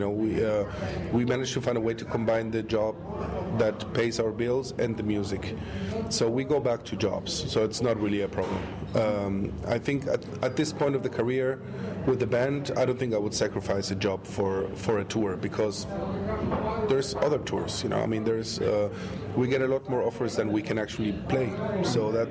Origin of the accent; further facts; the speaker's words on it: Colombia; now in Germany; when I was a kid, I was raised in South America. I grew up in Colombia, which is a very difficult place as well.